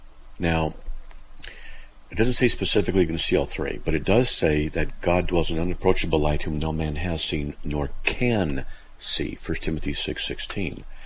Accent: United States; I'm an American. I'm a U.S. citizen, right?

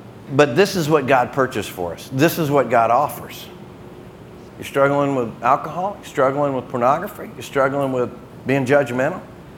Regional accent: the South, United States; I was born and raised in the South. My family's been here like 285 years in this area.

